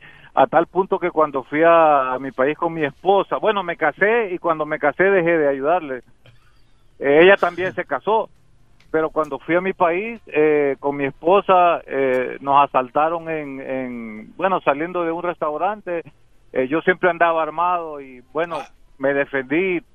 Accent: El Salvador; now in United States; yo soy salvadoreño, yo siempre me creé con una prima, pero cuando vine aquí a los Estados Unidos

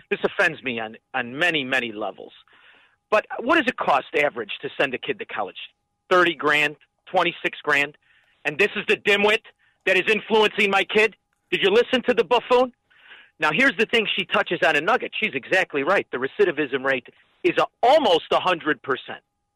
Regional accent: Melrose Park, Illinois, United States; And here's the beauty of growing up in Melrose Park.

